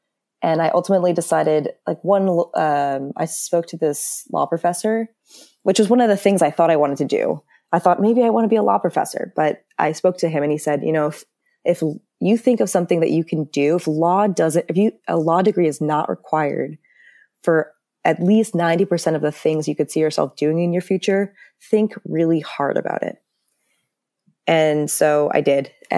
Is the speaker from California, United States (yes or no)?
no; Westport, Connecticut, United States; So I grew up in Westport, Connecticut. It's a suburb of Connecticut.